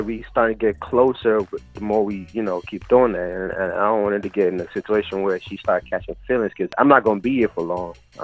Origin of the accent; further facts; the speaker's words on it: Nigeria; I'm from Nigeria. I was born there.